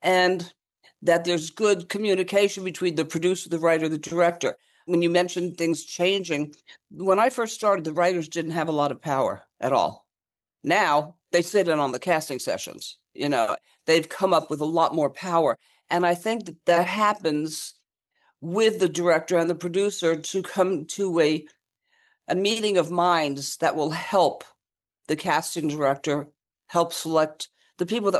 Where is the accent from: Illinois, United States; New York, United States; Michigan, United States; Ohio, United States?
New York, United States; also born or lived in Miami / New Jersey; I was born in Miami, raised in New York and New Jersey, and my parents wouldn't let me leave home until I was 21. When I was 21, I moved back to Miami.